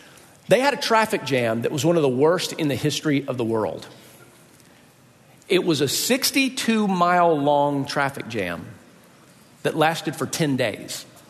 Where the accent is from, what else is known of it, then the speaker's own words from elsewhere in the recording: Atlanta, Georgia, United States; now in Buffalo, United States; we live in Buffalo and I come from Atlanta.